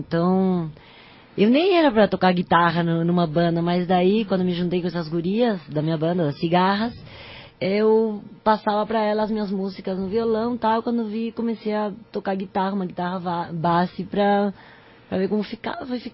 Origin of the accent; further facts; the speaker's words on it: Asunción, Paraguay; Bom, eu sou de Assunção, Paraguai.